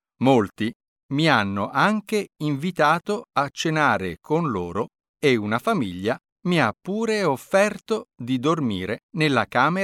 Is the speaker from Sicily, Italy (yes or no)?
no; Livorno, Tuscany, Italy; Sono partito da Livorno, la mia città, che si trova sulla costa ovest, e sono arrivato ad Ancona, sulla costa est.